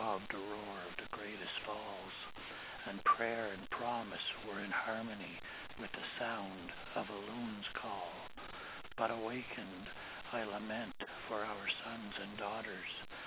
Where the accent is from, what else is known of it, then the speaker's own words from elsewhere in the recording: Kitigan Zibi, Quebec, Canada; born there; I was born in Kitiganzebe, which is an Algonquin reservation just near the town of Maniwaki in Quebec, and it's 100 miles north of the city of Ottawa.